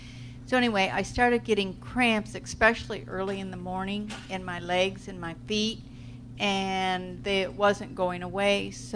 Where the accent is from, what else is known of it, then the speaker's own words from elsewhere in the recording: Phoenix, Arizona, United States; and I'm from Phoenix, Arizona, and so now it is 113 there.